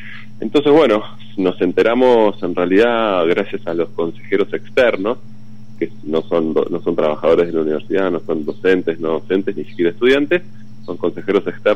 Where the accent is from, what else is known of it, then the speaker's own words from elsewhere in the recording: Bariloche, Río Negro, Argentina; Yo soy de Bariloche